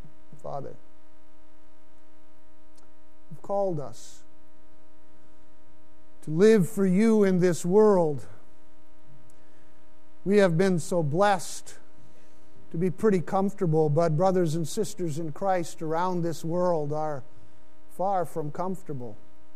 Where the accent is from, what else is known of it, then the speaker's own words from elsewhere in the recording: Pakistan; I grew up in Pakistan, as you know, and I knew every day that I was a foreigner and was often reminded of it.